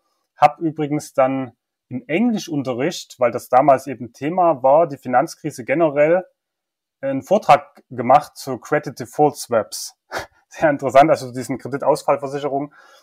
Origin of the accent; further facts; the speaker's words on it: Chemnitz, Saxony, Germany; born there; now in Zwickau, Germany; bin 37 Jahre, geboren in Karl-Marx-Stadt, heute Chemnitz, eine der wenigen deutschen Städte, die sich umbenannt haben. Lebe jetzt in Zwickau